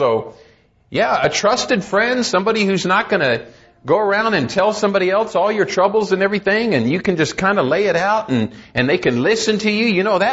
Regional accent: Arizona, United States; And I'm from Arizona. We don't have possums in Arizona.

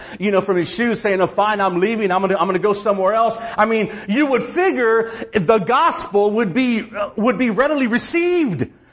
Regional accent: Texas, United States; now in San Antonio, United States; I'm originally from the Valley, from the Rio Grande Valley. And so I heard Spanish all my life. I just never spoke Spanish.

